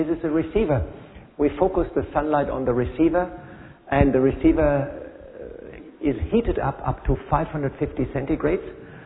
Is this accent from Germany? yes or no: yes; Germany; moved away as an adult; I came 30 years from Germany. Like, in Germany, everything is very straightforward